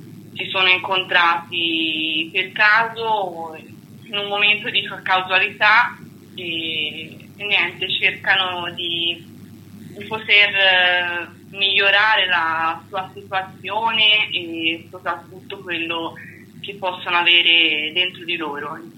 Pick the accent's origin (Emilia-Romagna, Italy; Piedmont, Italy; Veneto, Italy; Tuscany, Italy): Tuscany, Italy; Florence; Sono di Firenze.